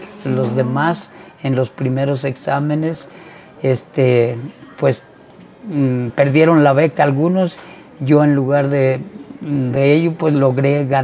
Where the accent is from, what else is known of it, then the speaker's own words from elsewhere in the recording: Juchipila, Zacatecas, Mexico; also born or lived in Apozol; Yo soy nacido en Apozol, Zacatecas, estudié la primaria y la secundaria en Juchipila, Zacatecas